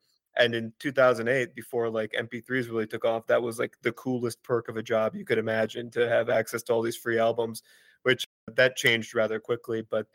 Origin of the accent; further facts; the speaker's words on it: Minneapolis, Minnesota, United States; I went to the University of Minnesota, which is my hometown college. I grew up in South Minneapolis